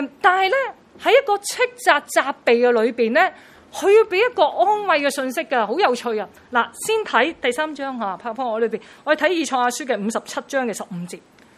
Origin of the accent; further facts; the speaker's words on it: Chaozhou, Guangdong, China; 我本身是潮州人